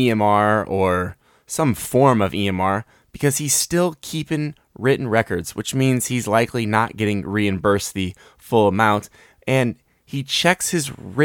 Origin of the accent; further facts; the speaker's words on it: Midwest, United States; See, I'm from the Midwest, and this time of year, it gets cold.